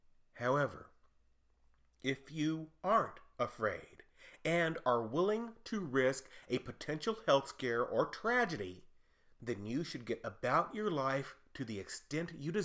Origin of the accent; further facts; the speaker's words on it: Texas, United States; Not only did it originate in my home state of Texas, but also it's a celebration of freedom.